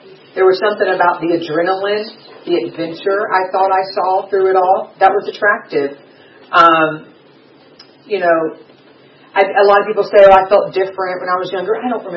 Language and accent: English; Georgia, United States; I was raised in South Georgia, Henry County, a little near Clayton County, which is where I hung out.